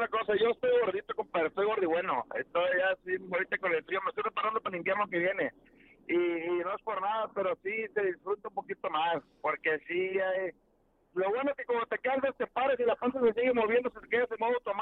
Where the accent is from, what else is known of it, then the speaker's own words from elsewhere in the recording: McAllen, Texas, United States; De aquí, de McAllen, Texas.